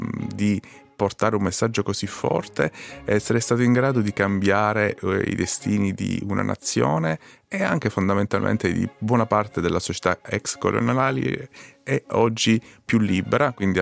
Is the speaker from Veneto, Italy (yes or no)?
no; Palermo, Sicily, Italy; moved away as an adult; now in Switzerland; ho desiderato di diventare il sindaco della mia città natale, Palermo